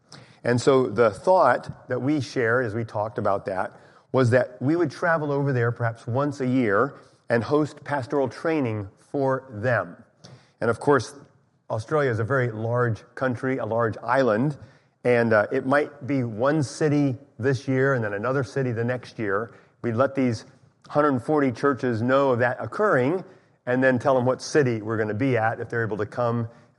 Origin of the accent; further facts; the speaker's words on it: Indiana, United States; also born or lived in Taiwan; Susie herself is from Ohio, and I'm from Indiana. Although, as you heard, I spent 15 of my first 18 years in Taiwan.